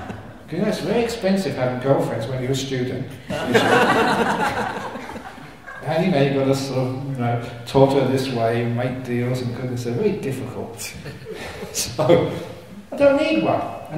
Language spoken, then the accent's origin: English; Cambridge, East of England, United Kingdom; that guy's from Oxford. I'm from Cambridge. Can't trust those people from Oxford.